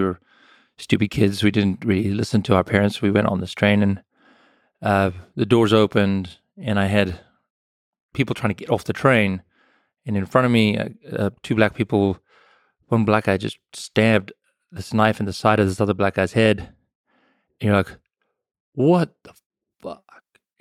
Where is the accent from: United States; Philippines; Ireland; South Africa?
South Africa; so I grew up in apartheid South Africa, but more specifically, the fall of apartheid. So it was the 80s, I was a teenager in the 80s